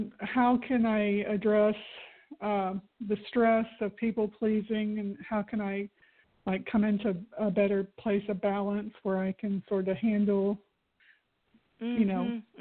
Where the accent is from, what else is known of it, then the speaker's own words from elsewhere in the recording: Florida, United States; I'm from Florida also, so I would be traveling to Kansas City, Kansas.